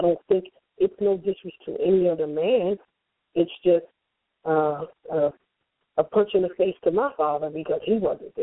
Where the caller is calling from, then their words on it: New Jersey, United States; Hey, everybody, it's … calling from Jersey.